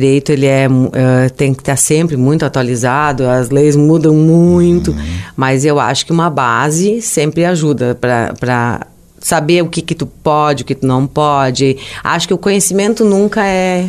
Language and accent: Portuguese; Lajeado, Rio Grande do Sul, Brazil; also born or lived in Arroio do Meio; Eu sou natural de Lajeado. Lajeado mesmo. Mas morei, meu carinho também muito grande é para Arroio do Meio.